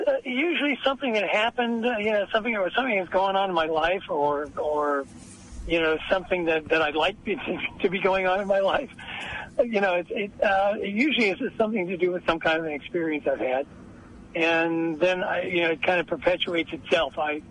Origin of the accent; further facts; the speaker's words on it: United States; And I said, yeah, but I'm American, like, you know.